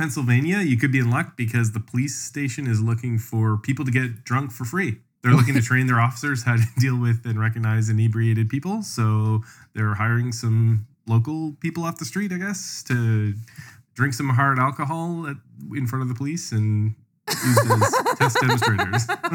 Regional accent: Canada; And as a Canadian, I would just like to say, suck it, Scandinavia.

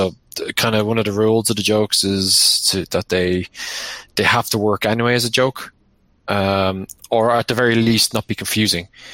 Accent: Dublin, Leinster, Ireland; now in Galway, Ireland; So I'm from Dublin, which is the east coast of the island. But I now live in Galway City, which is on the west coast.

